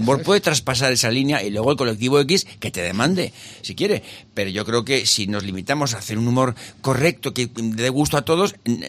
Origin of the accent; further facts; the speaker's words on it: Aragon, Spain; Hola, soy la maña.